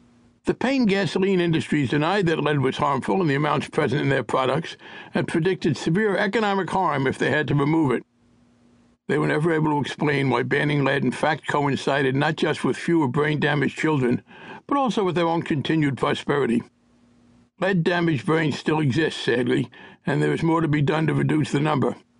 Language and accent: English; Bayonne, New Jersey, United States; But as an avid newspaper reader growing up in Bayonne, New Jersey, I must have seen the New York Times headline